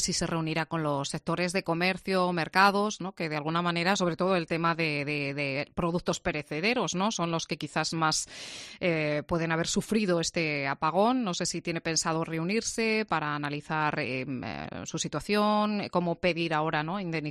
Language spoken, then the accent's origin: Spanish; Salamanca, Castile and León, Spain; yo, por ejemplo, como ciudadana salmantina, puedo disfrutar de estos talleres formativos.